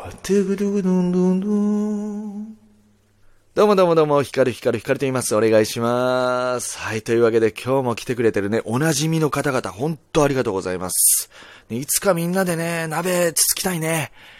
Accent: Nagasaki, Japan; 長崎出身なんで、俺が

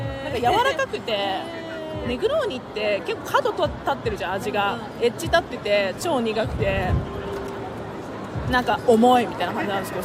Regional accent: Akabane, Tokyo, Japan; そうなんです、私のふるさと赤羽なんですよ。ふるさと4歳から赤羽です。

